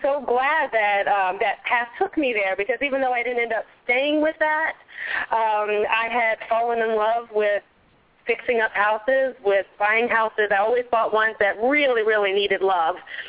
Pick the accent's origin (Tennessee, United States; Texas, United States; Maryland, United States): Maryland, United States; also born or lived in New York City; I'm from Maryland, D.C. area, and then I lived in New York City for a couple of years.